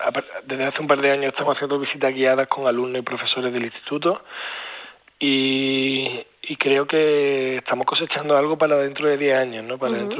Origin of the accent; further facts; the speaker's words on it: Doña Mencía, Andalusia, Spain; La verdad que el pueblo de Doña Mencía, mi pueblo, responde muy bien.